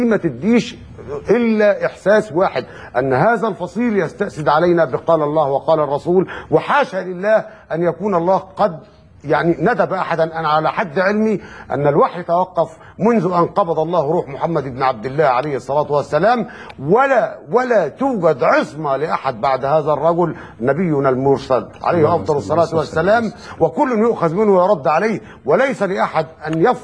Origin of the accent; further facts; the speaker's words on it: Egypt; مصري مش مسلم معتز بمصريتي